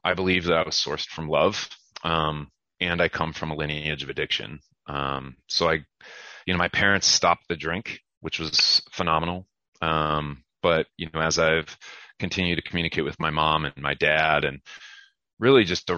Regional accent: Ohio, United States; So I grew up in Ohio, and the running joke about the Midwest is really, you go down to the main strip near the car dealership

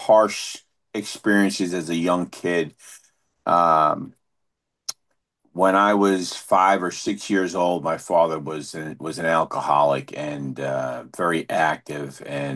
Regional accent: New York City, New York, United States; being a chubby kid, as a growing up in the Bronx.

